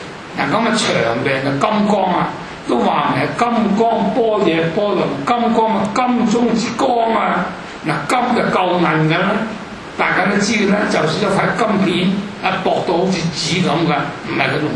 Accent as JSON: {"language": "Cantonese", "region": "Guangdong", "country": "China", "said": "佢係湖南人，我全家都係湖南人，三十幾個，係我一個廣東人"}